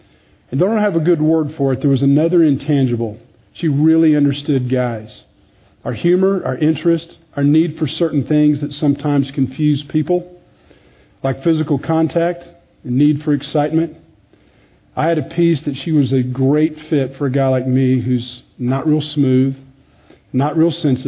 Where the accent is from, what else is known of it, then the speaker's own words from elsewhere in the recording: Dallas, Texas, United States; I'm from Dallas, born and raised.